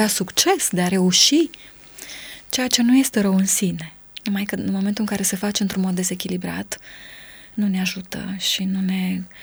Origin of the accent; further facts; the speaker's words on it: Romania; Pentru mine, ca româncă, îmi doream și iubeam supermarketurile occidentale.